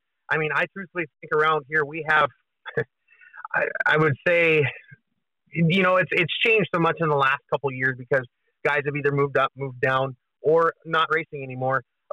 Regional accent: Williston, North Dakota, United States; I'm from Williston, North Dakota.

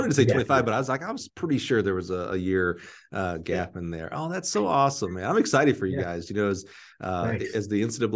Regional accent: Alabama, United States; Division III is in Crossplex, my home track, because I'm from Alabama.

